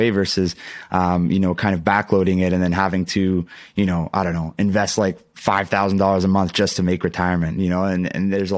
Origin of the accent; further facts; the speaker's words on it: Ontario, Canada; Ontario, I'm from Canada.